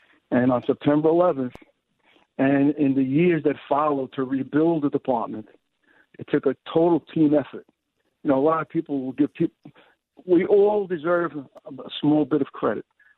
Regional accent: Brooklyn, New York, United States; Like, you know, a 20-year-old kid, I came from Brooklyn. I think the farthest I had ever been in my life was Jersey, and then all of a sudden I'm in Southeast Asia

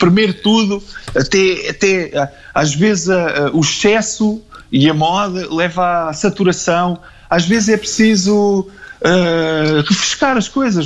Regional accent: Cascais, Lisbon, Portugal; Não sei, porque eu não sou de Lisboa, eu sou cascalense. Em Cascais sempre houve um bocado a mistura com estrangeiros.

